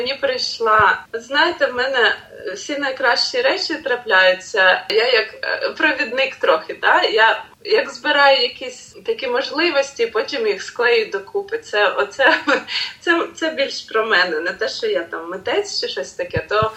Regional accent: Kyiv, Ukraine; now in abroad; І, звичайно, Україна – то мій дім, то моє серце. Я з Києва

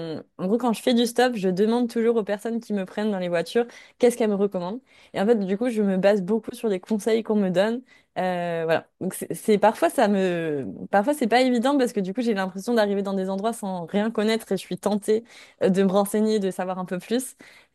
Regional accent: Brittany, France; parce que je viens de Bretagne et que j'étais assez fière de ça.

